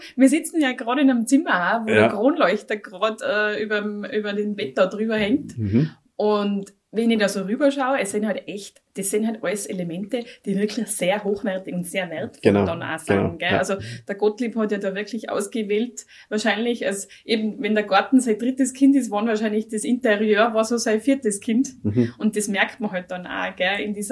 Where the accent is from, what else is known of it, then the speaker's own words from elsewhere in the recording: Tyrol, Austria; bei uns in Tirol